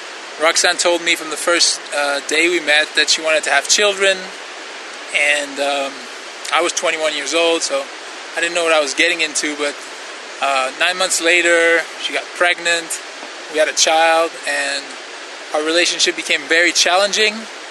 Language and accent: English; Quebec, Canada; I'm from Quebec, Canada. I'm 26 years old.